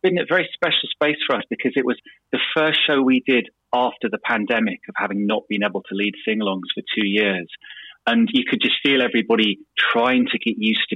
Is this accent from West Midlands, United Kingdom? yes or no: no; Sheffield, Yorkshire and the Humber, United Kingdom; obviously, Sheffield being my hometown, I know lots of bits of Sheffield history